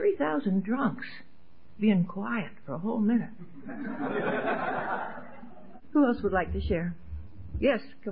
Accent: Miami, Florida, United States; But I said, I'm from Miami.

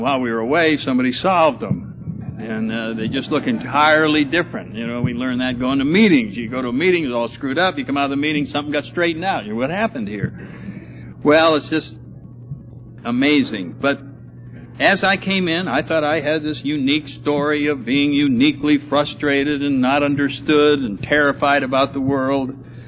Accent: New Haven, Connecticut, United States; I grew up in New Haven, Connecticut, so I'm not far from where I grew up, and had very nice parents.

